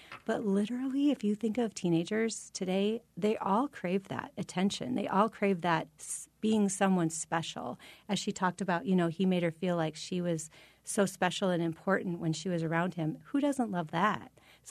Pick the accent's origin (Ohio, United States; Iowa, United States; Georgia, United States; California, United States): Iowa, United States; And then I discovered, to my broken heart, that it was right here in Iowa and even in my hometown. And my hometown is a small town in Iowa.